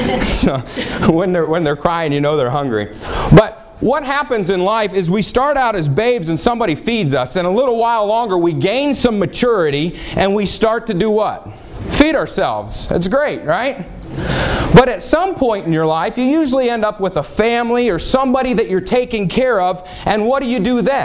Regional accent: Dayton, Ohio, United States; I'm from the Dayton, Ohio area

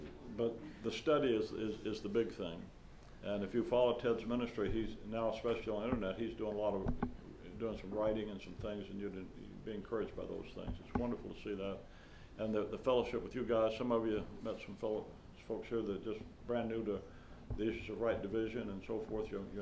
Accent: Alabama, United States; now in Chicago, United States; I'm from Alabama originally. When we moved to Chicago

